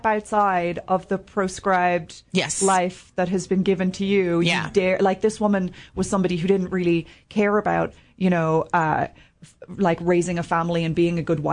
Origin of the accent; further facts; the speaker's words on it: Ireland; moved away as an adult; then I came here and I attended grad school, and I, you know, but now I, like, live here, mm-hmm, and I'm an Irish person.